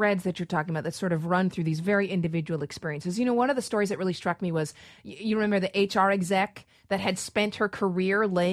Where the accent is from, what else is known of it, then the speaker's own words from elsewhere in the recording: California, United States; now in New York City, United States; from Orange County, California, my hometown, to New York City, where I live now.